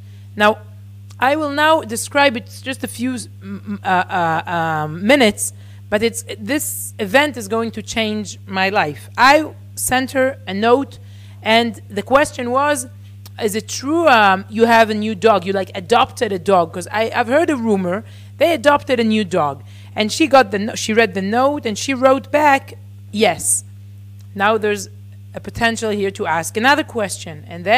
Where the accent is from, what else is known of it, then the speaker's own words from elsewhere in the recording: Herzliya, Tel Aviv District, Israel; English is a second language; And I was brought up here in Herzliya, near Tel Aviv.